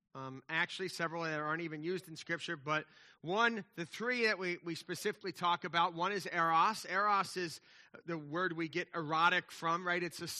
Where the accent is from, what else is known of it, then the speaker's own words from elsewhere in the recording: New Jersey, United States; I grew up in Jersey, just outside of Philadelphia, the city of brotherly love, right?